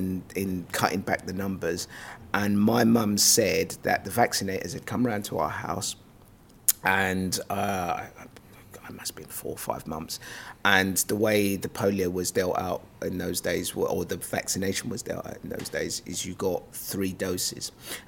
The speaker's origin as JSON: {"language": "English", "region": "Lagos", "country": "Nigeria", "tie": "born there", "said": "I was born in Lagos, Nigeria."}